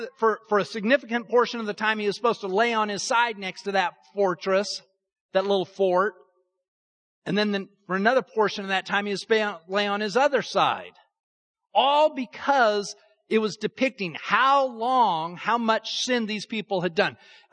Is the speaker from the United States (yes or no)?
yes; Utah, United States; I grew up in Utah. One of the things I did a lot during my teenage years was go up into the mountains and hike.